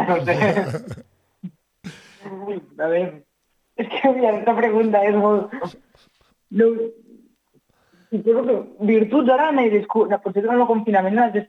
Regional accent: Xerta, Catalonia, Spain; jo com vinc lluny del meu poble de Xerta

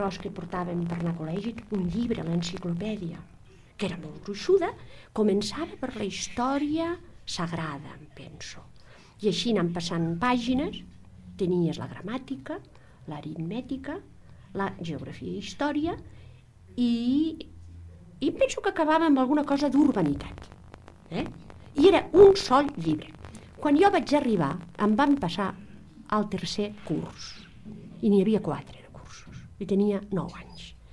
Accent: Aragon, Spain; born there; Catalan is a second language; soc nascuda a l'Aragó

